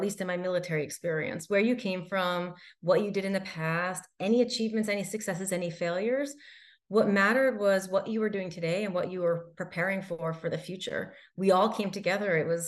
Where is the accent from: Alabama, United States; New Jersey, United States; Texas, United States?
New Jersey, United States; Randolph; I grew up in Randolph, New Jersey, where I was fortunate to have the opportunity to be surrounded by family, by friends, extended family, and friends that are just like family